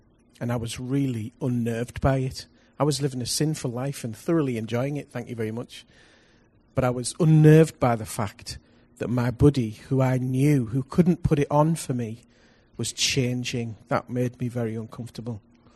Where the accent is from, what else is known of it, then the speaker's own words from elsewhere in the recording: United Kingdom; You know, I'm thoroughly British, I'll have you know.